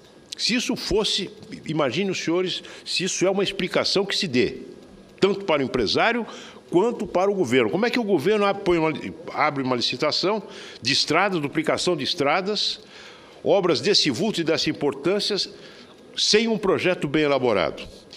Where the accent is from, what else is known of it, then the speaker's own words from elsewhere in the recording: São José do Rio Preto, São Paulo, Brazil; a BR que passa na minha cidade natal, São José do Rio Preto.